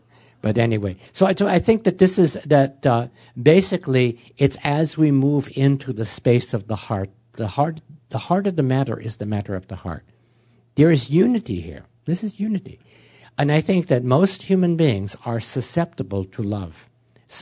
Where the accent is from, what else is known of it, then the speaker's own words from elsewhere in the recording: Oklahoma, United States; I believe it or not, I grew up in Oklahoma. I'll explain the accent. I grew up in Oklahoma in a Methodist family.